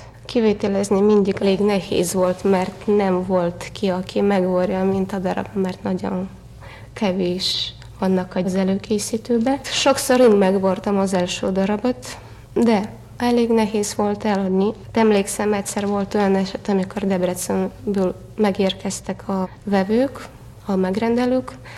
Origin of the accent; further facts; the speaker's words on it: Dniprodzerzhynsk, Dnipropetrovsk Oblast, Ukraine; born there; Hungarian is a second language; also born or lived in Donetsk / Kyiv / Poland; elég jól beszélek magyarul, amennyivel nem vagyok magyar, hanem szovjet állampolgára vagyok. Ukrán köztársaságban születtem, Dnyeprodzerzsinszkban, és utána vándoroltunk, mert az édesapám katona volt, Donyeck, elég nagy város.